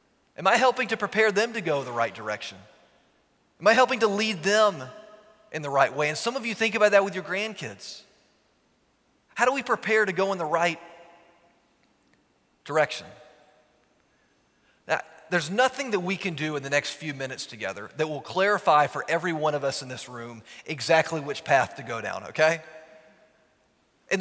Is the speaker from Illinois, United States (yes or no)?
no; Richmond, Virginia, United States; I got to show him around my hometown. What I was most excited about doing with him was showing him the James River. Many of you know, the James River runs right through downtown Richmond, Virginia.